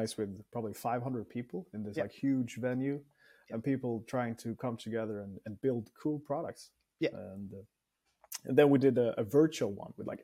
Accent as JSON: {"language": "English", "town": "Stockholm", "region": "Stockholm County", "country": "Sweden", "tie": "born or raised there", "said": "Absolutely. I grew up here in Stockholm and spent most of my teenage years of wanting to become a professional gamer."}